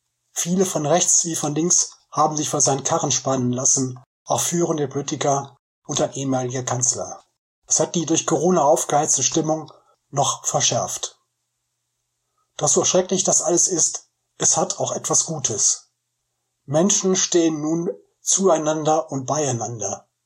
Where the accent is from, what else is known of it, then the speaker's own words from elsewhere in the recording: Rhineland, Germany; als Rheinländer